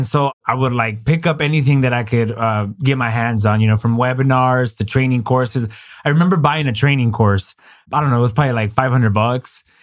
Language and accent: English; Palm Springs, California, United States; I'm from Palm Springs.